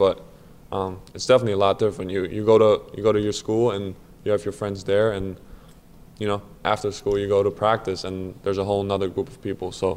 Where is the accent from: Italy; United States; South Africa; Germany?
Germany; Berlin; So I went through all the youth program of Alba Berlin, which is my hometown team